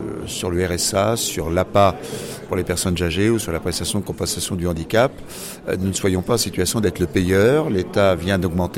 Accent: Nouvelle-Aquitaine, France; Nous sommes des Girondins, nous pensons que ce qu'on fait de bien, on le fait sur le terrain.

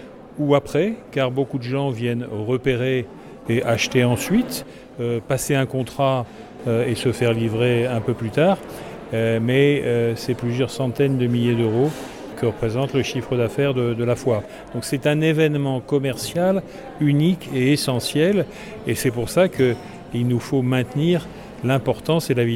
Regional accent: Marseille, Provence-Alpes-Côte d'Azur, France; moi-même dans ma jeunesse à Marseille, j'étais au lycée Thiers

